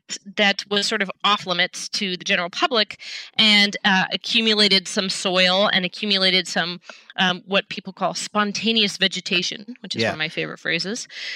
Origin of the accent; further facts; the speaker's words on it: Seattle, Washington, United States; I mean, I grew up in Seattle, so I thought that nature only was the old growth forests that I could, that I kind of occasionally visited with my family, car camping.